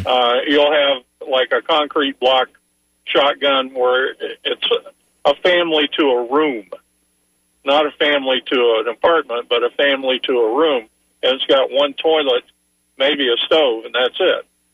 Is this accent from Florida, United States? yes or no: yes; LaBelle, Florida, United States; now in Brandon, United States; I'm in Brandon. I grew up in LaBelle, down in that area